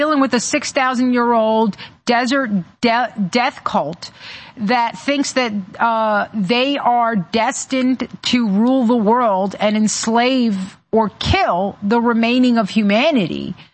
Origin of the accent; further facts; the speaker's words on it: Bronx, New York, United States; Listen, I grew up in the Bronx. You want, the Bronx is like the epicenter of multiculturalism